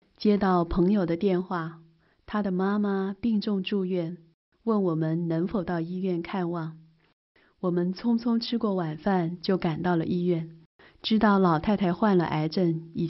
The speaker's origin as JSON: {"language": "Chinese", "country": "China", "said": "就像我们中国人的葬礼要哀悼要悲痛一样是文化。"}